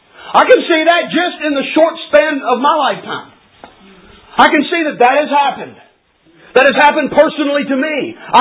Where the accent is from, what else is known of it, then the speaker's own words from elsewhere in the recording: Louisiana, United States; I'm from South Louisiana.